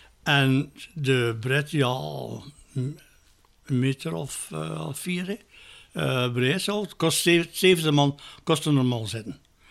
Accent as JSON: {"language": "Dutch", "town": "Bruges", "region": "West Flanders", "country": "Belgium", "tie": "born there", "said": "Dus in Sint-Anne, in Brugge natuurlijk. Was ik geboren, ook in de eerste van de tweede maand van 43."}